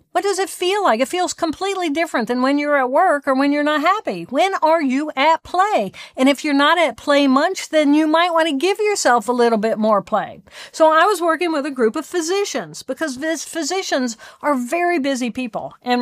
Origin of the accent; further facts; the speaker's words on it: Indiana, United States; I come from Indiana. Everybody plays basketball.